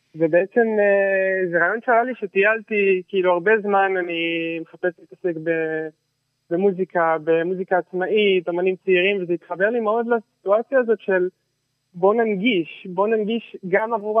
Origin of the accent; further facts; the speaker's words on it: Ramat HaSharon, Tel Aviv District, Israel; אני גדלתי פה ברמת השרון, שזה כזה במטר מתל אביב